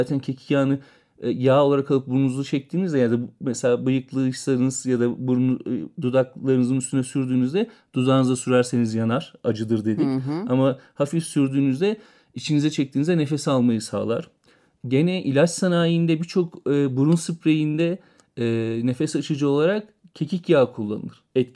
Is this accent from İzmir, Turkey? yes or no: no; Denizli, Turkey; Ama günümüzde artık yetiştiriciliği yapılmakta, benim memleketim olduğu için altını özellikle çizmek istiyorum.